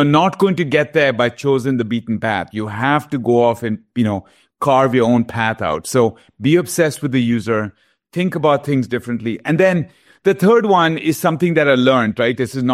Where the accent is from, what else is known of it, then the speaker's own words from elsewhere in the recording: Kolkata, West Bengal, India; Born and brought up in Calcutta